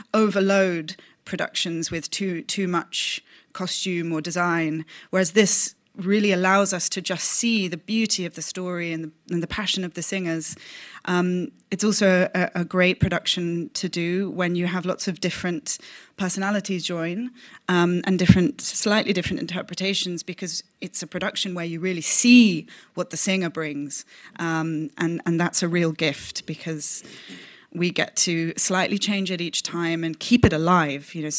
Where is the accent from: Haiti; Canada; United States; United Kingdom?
United Kingdom; London; So I come from London, where this production was originally made in 2002.